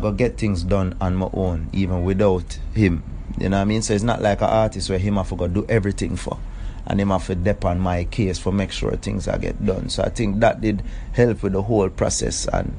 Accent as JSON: {"language": "English", "town": "Kingston", "region": "Saint Andrew", "country": "Jamaica", "said": "Town, man, Kingston. Where in town? Kingston 6, up on Mona, uptown? Mona Poppy in them side, yeah."}